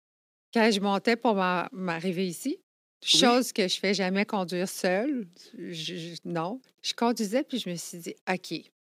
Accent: United States; Je suis Américaine.

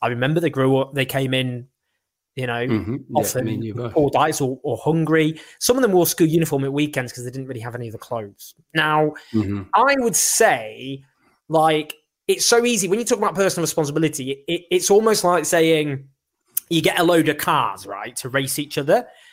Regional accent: Stockport, North West England, United Kingdom; I grew up in Stockport. I'm not a working class hero.

